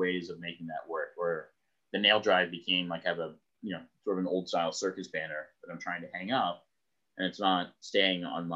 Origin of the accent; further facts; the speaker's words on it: Indianapolis, Indiana, United States; now in Baltimore, United States; So, being in Baltimore, there's a thing I do with a horseshoe that still makes people rumbly. But I grew up in Indianapolis